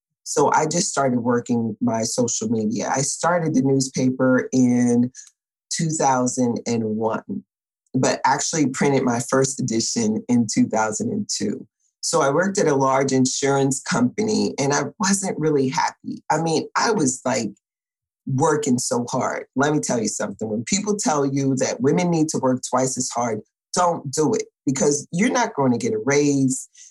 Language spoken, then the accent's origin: English; New York, United States; Now I'm from New York. My mother works for the airlines.